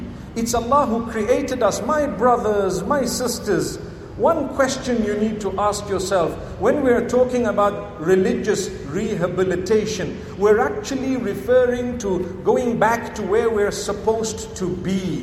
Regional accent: Zimbabwe; You know, when I tell people I come from Zimbabwe, They ask me, do you have lions and elephants in your backyard?

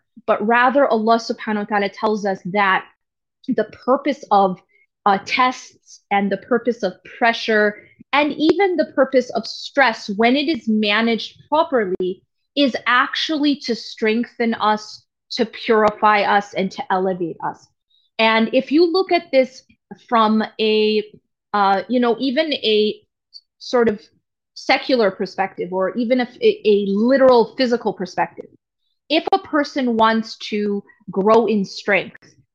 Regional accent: Wisconsin, United States; I'm actually not home, but I'm in my hometown. So it's close enough. I'm actually in Wisconsin where my mother lives.

